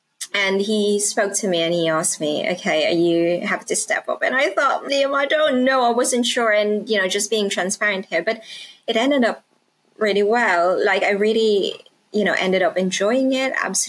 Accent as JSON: {"language": "English", "country": "Japan", "lives_now": "United Kingdom"}